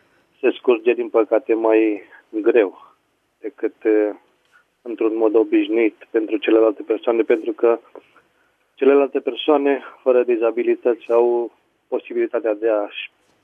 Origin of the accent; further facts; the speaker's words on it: Dolj, Romania; din Dolj.